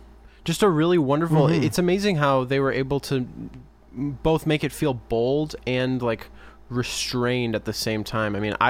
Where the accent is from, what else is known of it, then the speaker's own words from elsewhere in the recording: Minnesota, United States; Because we're from Minnesota.